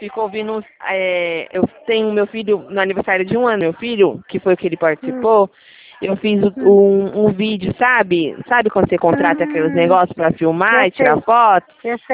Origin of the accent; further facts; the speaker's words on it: Presidente Prudente, São Paulo, Brazil; Eu sou de Prudente.